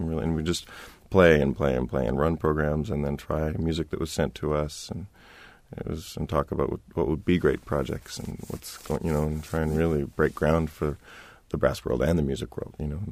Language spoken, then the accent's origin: English; Canada; And being a Canadian as well